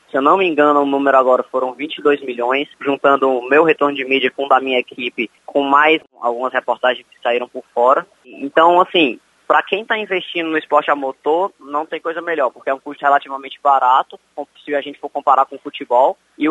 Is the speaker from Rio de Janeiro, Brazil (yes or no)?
no; Maranguape, Ceará, Brazil; also born or lived in Fortaleza; eu moro em Maranguape minha vida inteira, na verdade. Meu pai é do Rio Grande do Norte, mas eu nasci em Fortaleza, mas sempre morei em Maranguape, desde sempre.